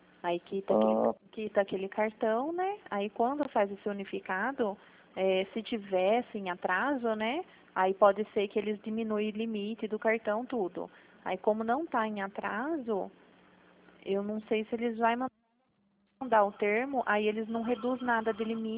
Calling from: Limeira, São Paulo, Brazil; A gente fala de Limeira.

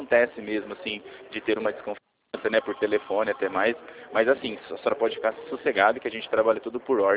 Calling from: Rio Claro, São Paulo, Brazil; Eu sou de Rio Claro, tá?

